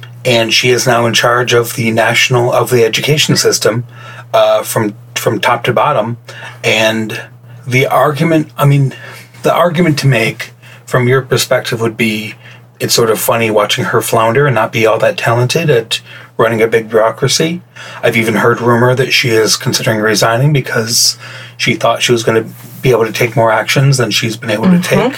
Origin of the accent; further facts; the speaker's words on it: Michigan, United States; I'm from Michigan, which is DeVos country.